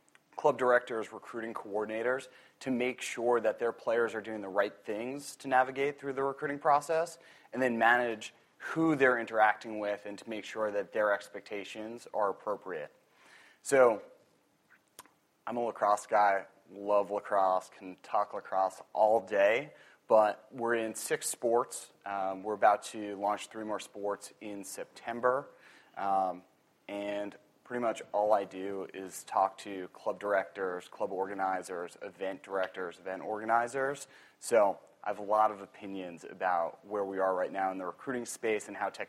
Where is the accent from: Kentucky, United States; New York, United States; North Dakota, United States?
New York, United States; I grew up playing lacrosse on Long Island, went through the recruiting process late 90s, early 2000s